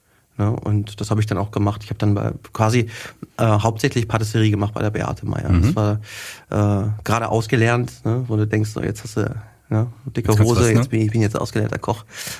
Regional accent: Wetter, Germany; sodass ich bei uns zu Hause quasi in Wetter, wo ich herkomme, im Krankenhaus habe ich das gemacht

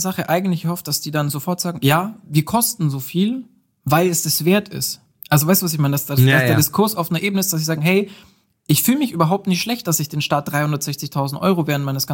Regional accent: Baden-Württemberg, Germany; wo wir als Schwabe

